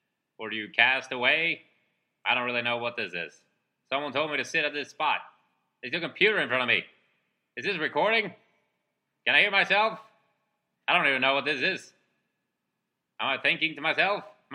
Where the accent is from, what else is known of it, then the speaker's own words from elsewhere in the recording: Gottskär, Halland County, Sweden; Jag är född och uppvuxen i Gottskär som ligger strax utanför söder om Göteborg.